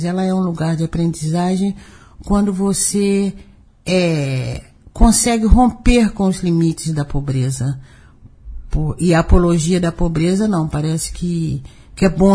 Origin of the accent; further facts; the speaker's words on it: Belo Horizonte, Minas Gerais, Brazil; eu nasci e criei numa favela em Belo Horizonte.